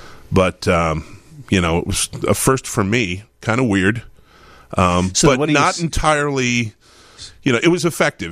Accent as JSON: {"language": "English", "town": "Boston", "region": "Massachusetts", "country": "United States", "said": "I'm originally from Boston, come from a big Boston Irish Catholic family."}